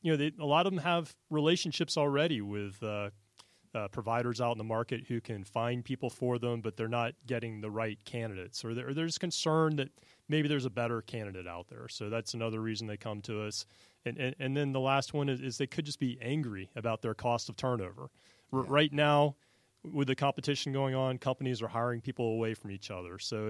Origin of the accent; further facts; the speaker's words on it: Atlanta, Georgia, United States; I grew up here in Atlanta, went to Emory for my MBA